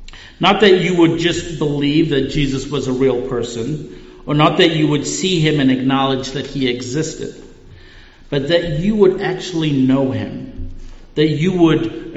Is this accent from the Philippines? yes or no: no; South Africa; I'm from South Africa, so I'm going to teach you a little cultural lesson here.